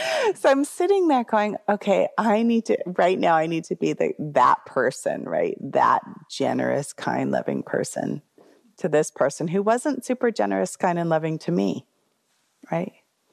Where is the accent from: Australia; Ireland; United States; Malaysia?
United States; There's privilege. I'm an American. In America, we get these things.